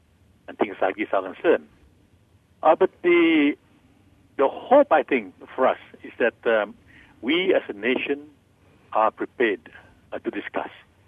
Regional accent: Malaysia; I am ambassador to the Holy See as a Malaysian.

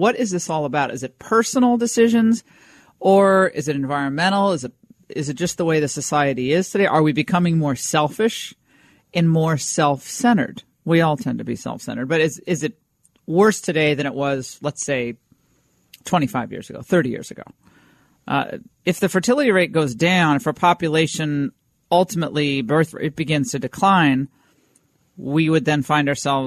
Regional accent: Connecticut, United States; It was an America that I kind of grew up in, and I was from Connecticut

